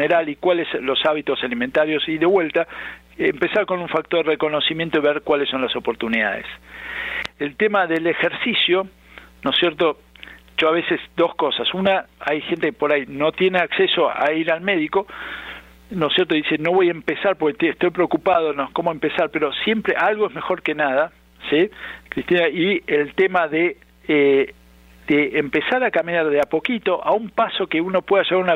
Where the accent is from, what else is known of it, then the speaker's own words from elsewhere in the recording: Argentina; como te comentaba, yo soy argentino, nos vamos a dormir bien tarde